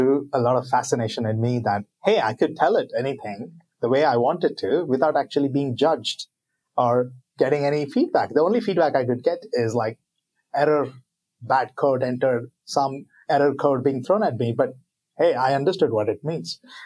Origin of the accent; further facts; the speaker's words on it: India; I come from India